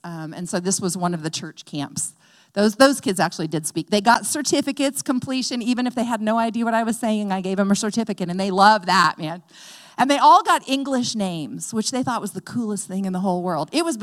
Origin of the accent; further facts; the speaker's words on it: United States; Bi Amerik Khun, which means I am American.